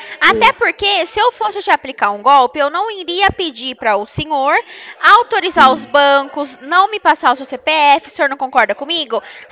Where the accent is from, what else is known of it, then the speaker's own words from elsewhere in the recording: Piracicaba, São Paulo, Brazil; eu sou aqui de Piracicaba, São Paulo.